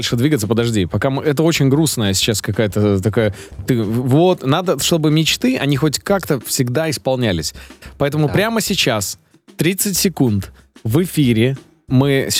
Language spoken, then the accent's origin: Russian; Kazakhstan; moved away as an adult; Но нету большой практики, но все-таки я вырос в Казахстане.